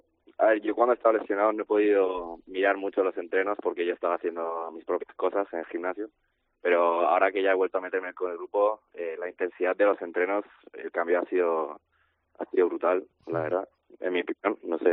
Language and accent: Spanish; Spain; Pero en el fondo yo soy español.